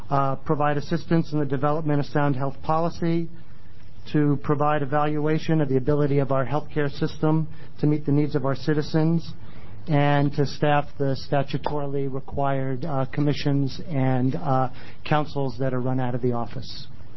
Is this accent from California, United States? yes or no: no; New York, United States; I'm neither cranky, but I am a New Yorker.